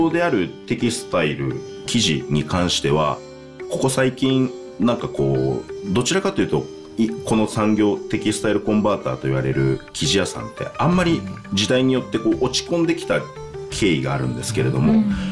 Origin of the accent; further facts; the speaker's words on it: Chiba, Japan; moved away as an adult; also born or lived in Tokyo; now in Kurashiki, Japan; やっぱり自分も生まれ育った千葉とか東京が大好きで、でそこからこう何も分かんない岡山に来るって結構な 衝撃だったんですね